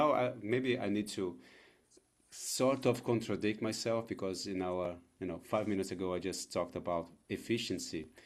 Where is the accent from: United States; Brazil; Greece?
Brazil; I'm coming from Brazil, and my base, my work base and my heart here in Brazil is in the region of the Atlantic Forest.